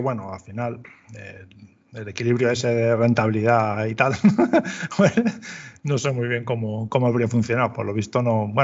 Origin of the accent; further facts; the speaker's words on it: Castellón, Valencian Community, Spain; tenía ganas de volverme a mi tierra, a Castellón de nuevo, y fue nada, fue lo que hice, me vine para acá